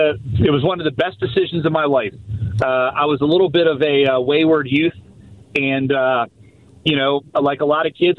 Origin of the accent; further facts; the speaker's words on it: Harrisburg, Pennsylvania, United States; I grew up in Harrisburg, and I joined the Navy right out of high school.